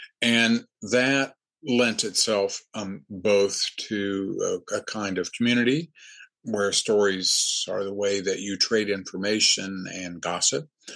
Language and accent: English; Kentucky, United States; most of the writers whose work I'm familiar with from Kentucky, we were intimately connected to the natural world.